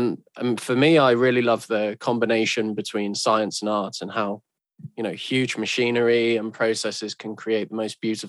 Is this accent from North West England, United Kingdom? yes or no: yes; Manchester, North West England, United Kingdom; And growing up in Manchester, around all the mills in the heritage, was an immense influence on me.